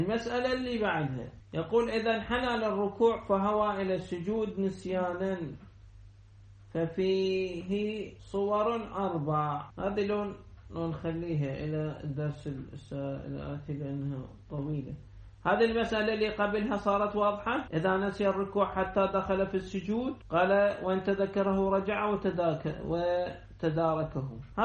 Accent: Najaf, Najaf Governorate, Iraq; عندنا بالنجف مركز الأبحاث العقائدي،

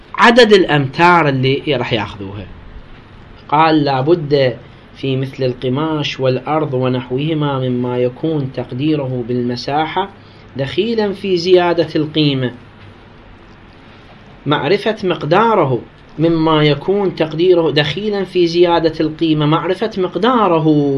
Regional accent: Iraq; بس إحنا عندنا في العراق البيض يباع بالعد،

